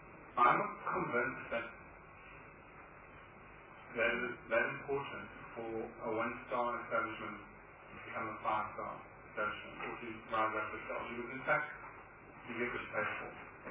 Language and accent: English; Maui, Hawaii, United States; I'm actually from Maui.